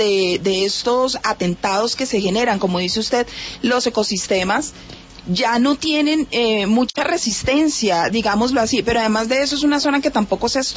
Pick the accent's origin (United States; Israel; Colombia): Colombia; quienes perdemos somos los colombianos